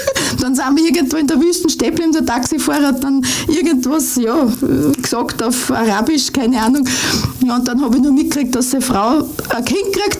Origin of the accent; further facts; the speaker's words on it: Upper Austria, Austria; accent: Mühlviertel dialect; Aber für mich hat das mühviertlerisch, also Mundart hat man immer schon taugt.